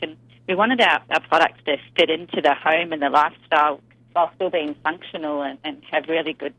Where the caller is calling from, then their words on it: Sydney, New South Wales, Australia; Yeah, I'm calling from Sydney, Australia.